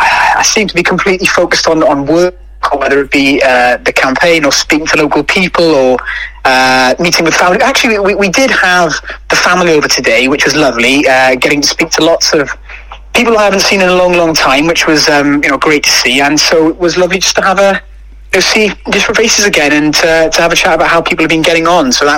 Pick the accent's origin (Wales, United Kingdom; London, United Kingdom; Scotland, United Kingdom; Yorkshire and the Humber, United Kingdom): Wales, United Kingdom; Ebbw Vale; also born or lived in Abergavenny; I was brought up in Ebwy Vale. I lived in Abergavenny for a while